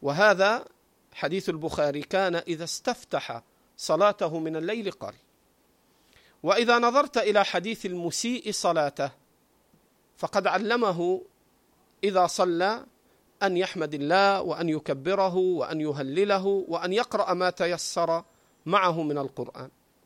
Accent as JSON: {"language": "Arabic", "country": "Egypt", "said": "عندنا في مصر نشهد ولا يعز من عاديت"}